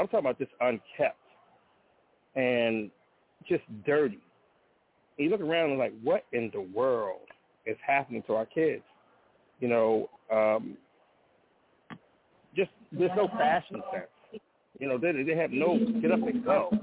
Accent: Compton, California, United States; I grew up in Compton, California.

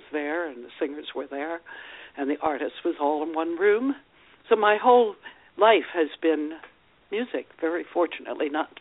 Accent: Reading, Pennsylvania, United States; And I didn't really have parents that were in the business at all, and I grew up outside of Reading, Pennsylvania.

